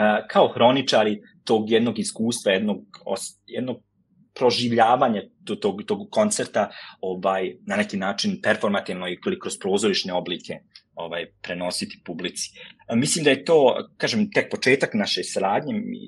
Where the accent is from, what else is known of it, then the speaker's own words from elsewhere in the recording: Šamac, Republika Srpska, Bosnia & Herzegovina; Ja sam odrastao u Bosanskom Šamcu, gradu u kome se Bosna ulijeva u Savu.